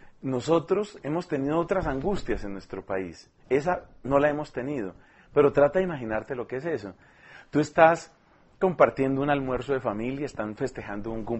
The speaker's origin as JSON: {"language": "Spanish", "country": "Colombia", "said": "a nosotros nos han tocado como colombianos otras cosas."}